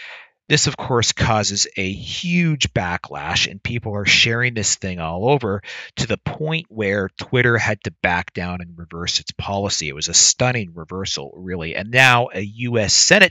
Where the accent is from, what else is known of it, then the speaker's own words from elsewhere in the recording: Canada; As a Canadian and a small government libertarian, I don't really have a horse in this race.